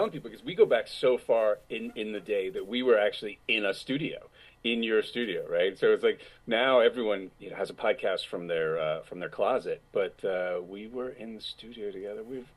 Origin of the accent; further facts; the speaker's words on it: New York City, New York, United States; I grew up in New York City, and I went to school for a little while in North Carolina